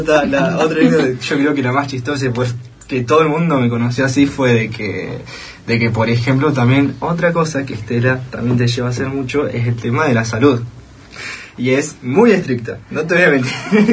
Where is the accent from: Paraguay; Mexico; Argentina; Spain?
Argentina; Trevelin, Chubut; Y bueno, yo soy de acá, de Trevelin.